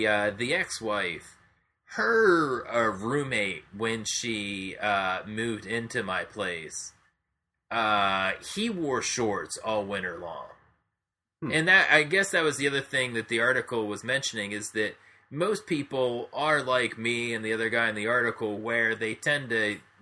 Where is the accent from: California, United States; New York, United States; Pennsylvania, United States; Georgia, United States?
Pennsylvania, United States; when we were growing up in Pennsylvania.